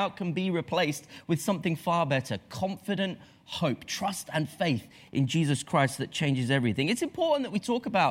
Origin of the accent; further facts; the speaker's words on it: England, United Kingdom; As an English football fan, this happens to me every 4 years when the World Cup rolls around.